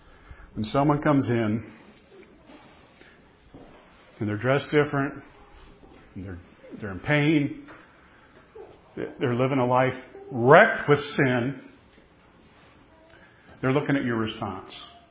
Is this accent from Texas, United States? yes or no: yes; DeSoto, Texas, United States; And I grew up around DeSoto.